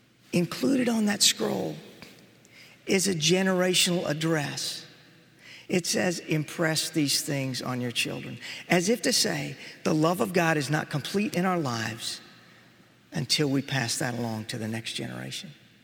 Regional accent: Waco, Texas, United States; I grew up in Waco, Texas, the home of Baylor University

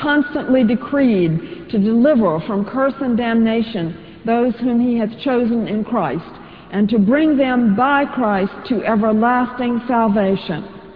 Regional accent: Virginia, United States; Now, when I was growing up in Southside, Virginia, long ago, I didn't know a single Presbyterian.

